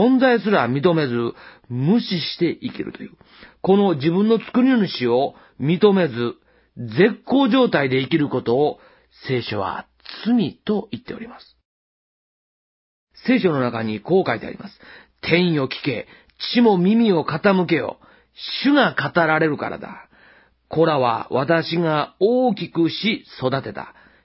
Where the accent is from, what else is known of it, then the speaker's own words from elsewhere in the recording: Osaka, Japan; 大阪育ちの私にとりまして、枝が折れそうになるほど実っているリンゴの木は実に不思議で